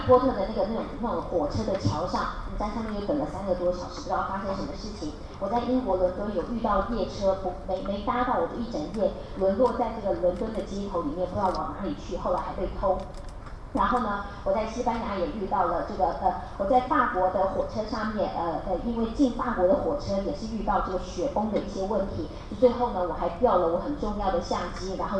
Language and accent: Chinese; Taiwan; 我就是那种我们台湾人讲的很呛咖的那种旅客背包客。